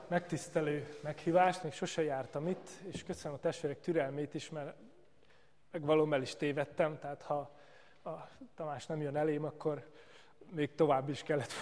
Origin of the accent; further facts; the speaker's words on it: Martonvásár, Fejér, Hungary; also born or lived in Budapest; annak ellenére, hogy dunántúli születésű vagyok, Martonvásáron születtem, pontosabban Budapesten, Martonvásáron nőttem föl.